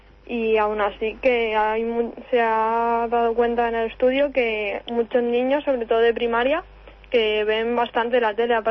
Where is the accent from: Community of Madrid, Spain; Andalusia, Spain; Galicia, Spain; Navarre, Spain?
Community of Madrid, Spain; Getafe; Sí, las tres somos de Getafe.